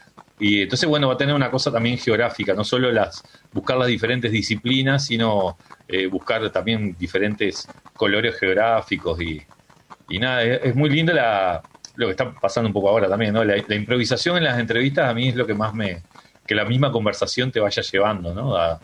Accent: Uruguay; accent: Uruguayan; moved away; also born or lived in Spain; yo llegué a trabajar allá en España como en 4 radios diferentes, y era raro por el tema del acento, yo nunca perdí el acento uruguayo

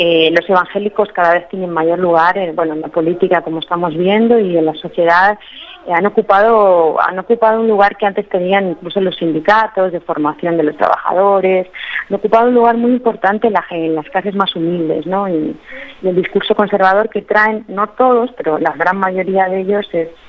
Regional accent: Spain; yo soy española

